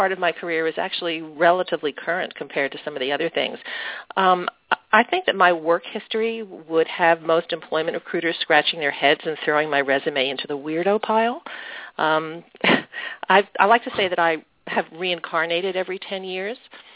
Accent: Havertown, Pennsylvania, United States; I grew up in a suburb of Philadelphia, a western suburb called Havertown, in your classic 50s subu

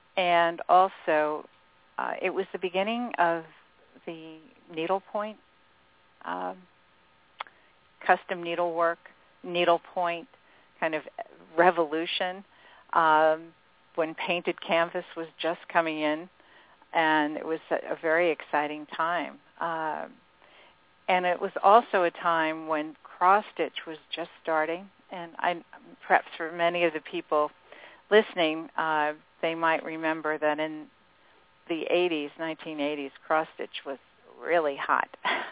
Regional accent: New Jersey, United States; I grew up in New Jersey and started out with a real love of handwork.

